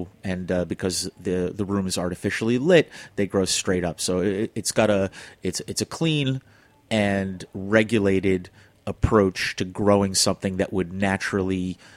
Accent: Flushing, New York, United States; Up until then, I'm a city boy. I grew up in Flushing, and we had like little tomatoes in the garden

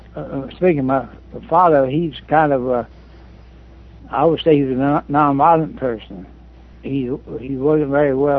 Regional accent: Union, Missouri, United States; also born or lived in Alton, Illinois; Well, I was born in Alton, Illinois, but I was grew up in Missouri, in a small town in Missouri, Union, Missouri. It's a few miles away from Hannibal, the home of Mark Twain, as you know.

